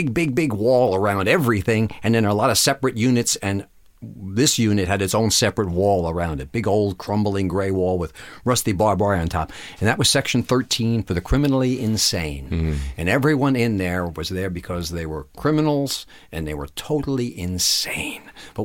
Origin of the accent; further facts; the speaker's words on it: New York, United States; You know, I'm an American. I'm a New Yorker, goddammit.